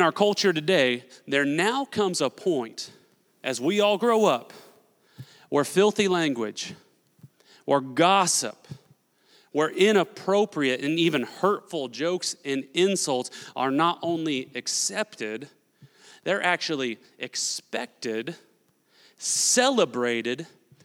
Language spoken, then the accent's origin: English; Newton, Kansas, United States; I grew up in Newton Religious, Kansas, where we went to church every Sunday and everybody was a Christian as far as I knew.